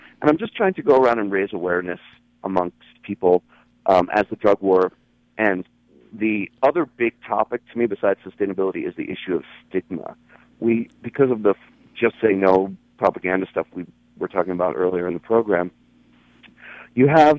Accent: New York, United States; I live in the real world. I come from New York.

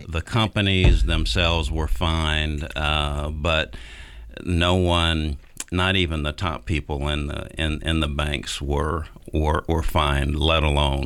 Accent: Georgia, United States; I'm 69 years old, and I grew up in Georgia, so I grew up under racial segregation, and of course I remember how we were treated.

